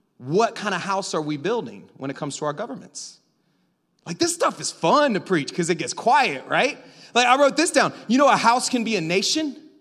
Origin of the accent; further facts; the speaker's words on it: Florida, United States; But I'm from Florida where we get storms like this.